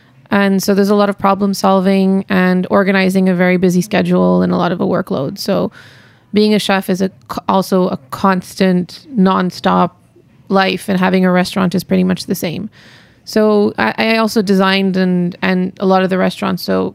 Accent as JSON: {"language": "English", "town": "Montreal", "region": "Quebec", "country": "Canada", "tie": "born or raised there", "said": "because I'm born and raised in Montreal. Mm-hmm. I never even really been to India that much before. My parents being from there"}